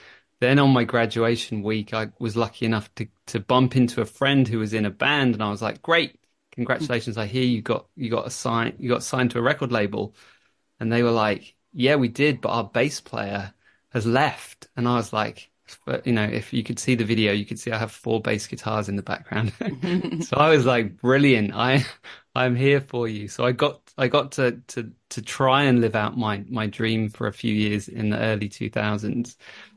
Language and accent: English; Bristol, South West England, United Kingdom; Growing up in Bristol